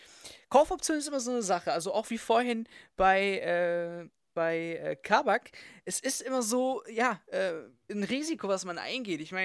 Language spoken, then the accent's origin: German; Stuttgart, Baden-Württemberg, Germany; Ich als Stuttgarter bin echt traurig